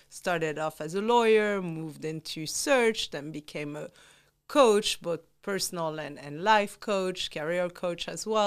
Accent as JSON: {"language": "English", "town": "Antwerp", "region": "Flanders", "country": "Belgium", "tie": "born or raised there", "moved": "as an adult", "said": "Very small community. I'm Jewish, grew up very protected, loving family, small community"}